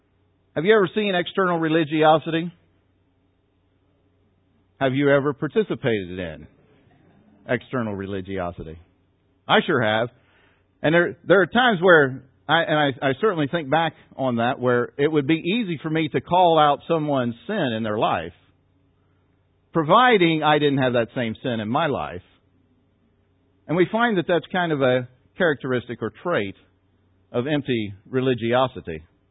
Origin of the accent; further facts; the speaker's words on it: Parkersburg, West Virginia, United States; that Becky and I have felt called back to West Virginia, and we're originally from Parkersburg, West Virginia.